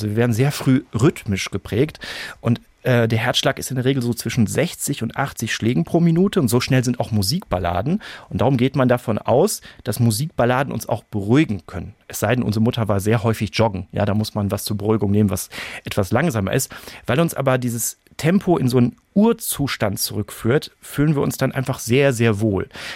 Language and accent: German; Germany; born there; Also ich wurde in Deutschland geboren, meine Eltern sind aber Spätaussiedler und deshalb bin ich mit der polnischen Variante des Liedes groß geworden.